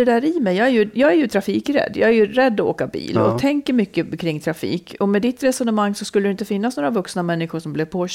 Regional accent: Dalarna County, Sweden; Jag kommer från Dalarna.

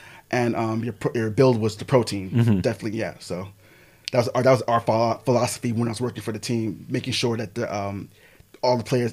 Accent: Silver Spring, Maryland, United States; I was born and raised in Silver Spring, Maryland.

